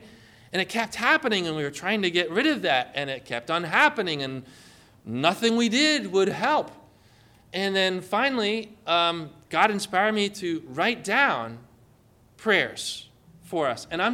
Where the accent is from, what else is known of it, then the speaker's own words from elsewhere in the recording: New England, United States; I mean, I'm like from New England, liberal New England.